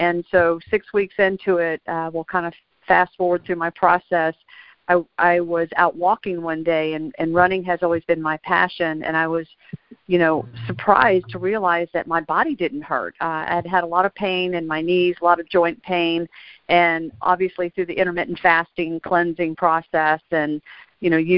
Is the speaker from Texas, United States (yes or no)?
yes; Houston, Texas, United States; Tim just introduced me, but I'm from Houston, Texas.